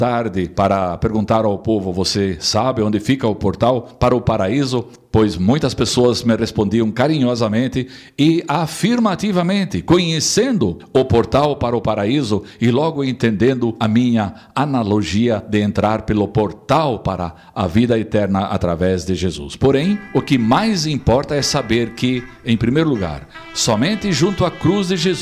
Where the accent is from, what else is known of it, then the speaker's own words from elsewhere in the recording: Blumenau, Santa Catarina, Brazil; Mas eu sou brasileiro, blumenauense de Santa Catarina